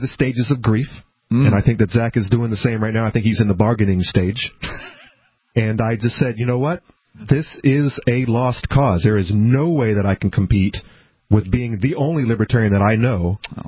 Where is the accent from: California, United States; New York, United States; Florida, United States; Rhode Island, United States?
Florida, United States; also born or lived in Tennessee; I moved from Tennessee, mm-hmm. originally from Florida, all those, you know, long, many, many years in Florida.